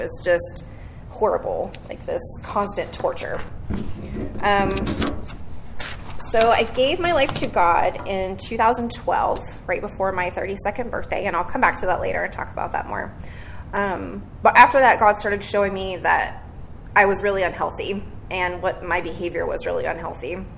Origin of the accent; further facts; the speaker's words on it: Morgantown, West Virginia, United States; born there; So, so I was born in Morgantown, West Virginia in December of 1980. If you don't know what that is, like, an hour south of Pittsburgh, right at the top of West Virginia.